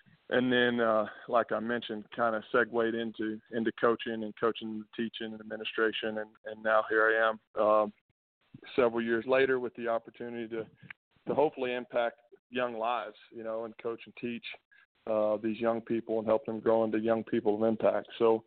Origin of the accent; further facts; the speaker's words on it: Pflugerville, Texas, United States; I was a Pflugerville boy, so I played at Pflugerville High School for George Herman. I graduated in 2001